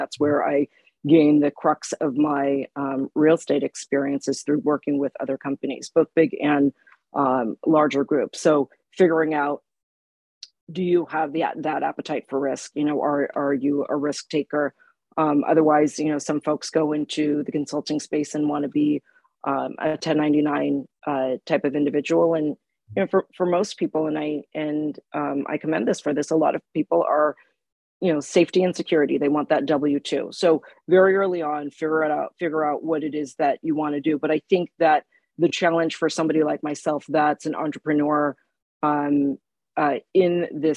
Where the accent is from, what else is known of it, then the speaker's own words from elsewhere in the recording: Philippines; So I was a second year nursing student, of course, because I'm Filipino.